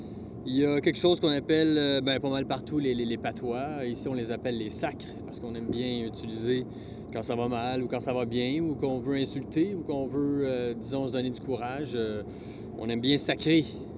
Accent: Quebec, Canada; accent: Quebec French; je suis Québécois, je suis immigrant montréalais depuis 1995 et ben, je m'exprime en langue québécoise, ça c'est sûr, une variante de la langue française

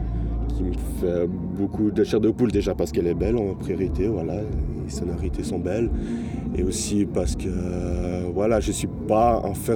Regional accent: Fribourg, Switzerland; Je viens du canton de Fribourg, sud du canton de Fribourg, près de Vevey.

